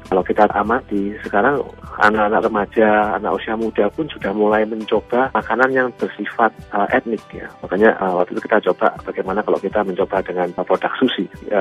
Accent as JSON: {"language": "Indonesian", "country": "Indonesia", "also_born_or_lived": "Richmond, Virginia, United States", "moved": "yes", "lives_now": "Maryland, United States", "said": "tinggal di Cambridge, Maryland, sejak tahun 2004 ya. Sebelumnya saya tahun 2000 tinggal di Richmond, Virginia, waktu pertama saya datang dari Indonesia."}